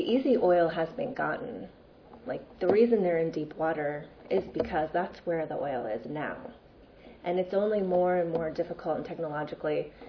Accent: Louisiana, United States; give you a little bit of background about my home state of Louisiana. I'm from North Louisiana.

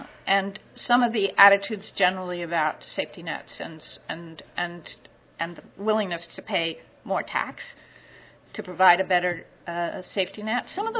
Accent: Kansas, United States; moved away as an adult; now in Canada; I'm originally from the States. I'm from Kansas, but I've been in Canada for most of my career.

